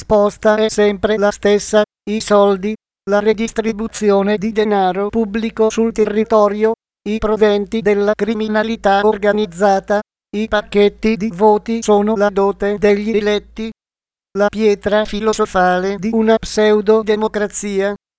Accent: Naples, Campania, Italy; sono un napoletano, sono un giornalista e con altri colleghi giornalisti campani ho scritto un libro

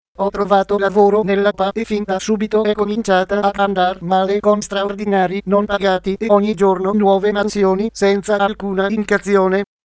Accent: Catania, Sicily, Italy; now in Ireland; Ho un dottorato in ingegneria informatica conseguito nel 2012 a Catania, mia città natale.

